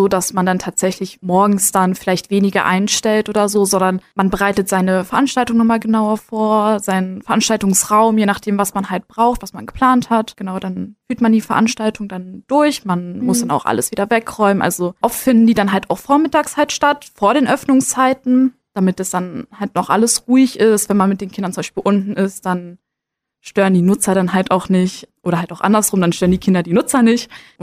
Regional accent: Brandenburg, Germany; Ich komme tatsächlich auch nicht aus Berlin, ich komme eigentlich auch aus Brandenburg.

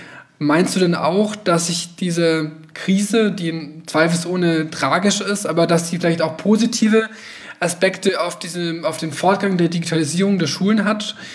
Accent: Nuremberg, Bavaria, Germany; now in Munich, Germany; ich bin selber, komme aus Nürnberg und war auf der Wilhelm-Löhe-Schule und irgendwie freut mich das sozusagen als Nürnberger, ich wohne zwar jetzt in München

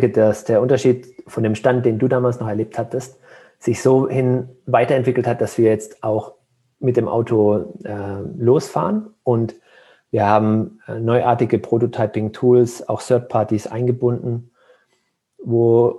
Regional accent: Heilbronn, Baden-Württemberg, Germany; Ja, ich bin aufgewachsen im Schwabenland, ne? Im Heilbronner Raum. Bin da auch zur Schule gegangen, im Gymnasium

